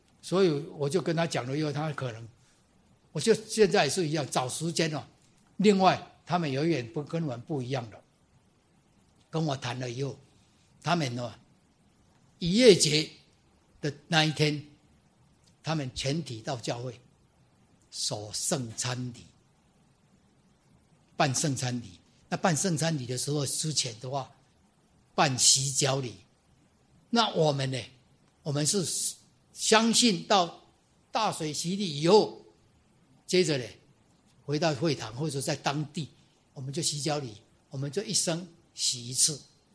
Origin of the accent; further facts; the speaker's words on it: Taiwan; 因为他们两边不合，那我是台湾的，万一他知道说他接待台湾的，他也麻烦。